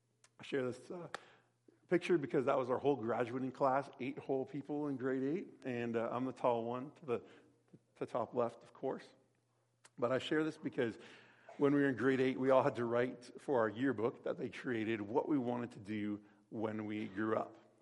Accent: Waterloo, Ontario, Canada; I grew up in Waterloo, Ontario, going to a good old-fashioned Baptist Christian school. It was at a First Baptist Church

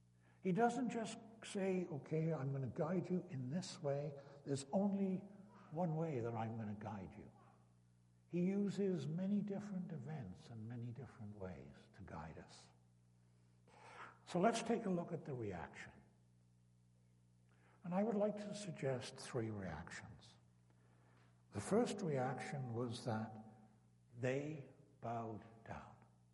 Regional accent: Wales, United Kingdom; When I grew up in Britain, we were told time and time again from the pulpit that rugby, which is our national sport in Wales

